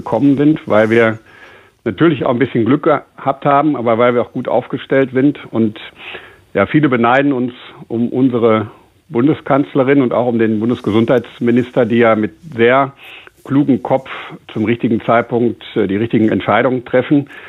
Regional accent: Meschede, North Rhine-Westphalia, Germany; auf dem Sprung in das Testzentrum in meiner Heimatstadt Meschede

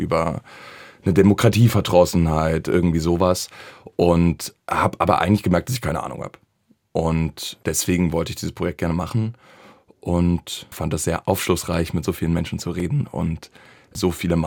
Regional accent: eastern Germany, Germany; dass man aus dem Osten stammend, und ich komme ja nicht mal aus der DDR, sondern ich bin 6 Jahre nach der Wende geboren

